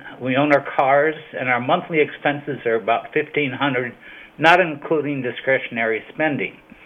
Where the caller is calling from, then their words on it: San Diego, California, United States; San Diego, California.